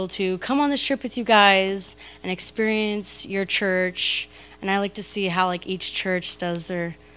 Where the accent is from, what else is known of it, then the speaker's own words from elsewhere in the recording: Missouri, United States; I'm not from their youth, I'm from Missouri, but I've been staying with them in Texas here past like month or so.